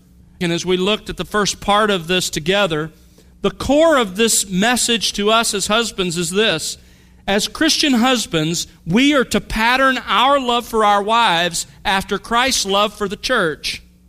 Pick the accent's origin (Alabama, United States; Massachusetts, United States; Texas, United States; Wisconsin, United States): Alabama, United States; Mobile; I grew up in Mobile, Alabama, as you know, and during the summer, I'll never forget those hot August practices.